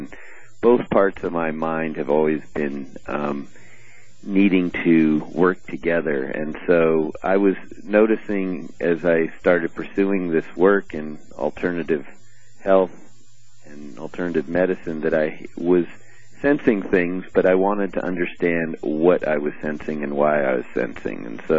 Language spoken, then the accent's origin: English; New Jersey, United States; now in Colorado, United States; Well, actually, I grew up just across the Delaware. I grew up in New Jersey.